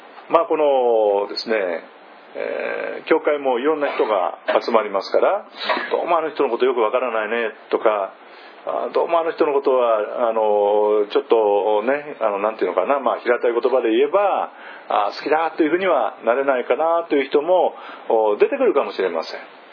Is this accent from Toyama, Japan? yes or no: no; Tokyo, Japan; born there; 私はもともとは東京都に生まれましたけれども、